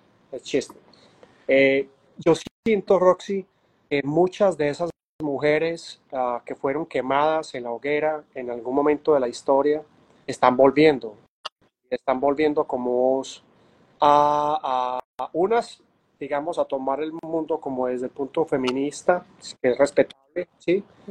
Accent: Medellín, Antioquia, Colombia; yo soy de Medellín, ahorita vivo pues acá, pero yo soy de Medellín

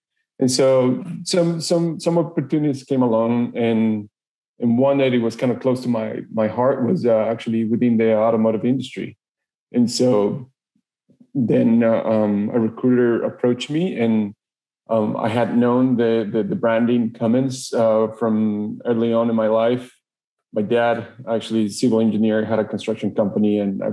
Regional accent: Ecuador; born there; first language Spanish; English is a second language; have an accent, and that accent is actually my first language is, Spanish. So I was born in South America in Ecuador, and I went to polytechnic school there.

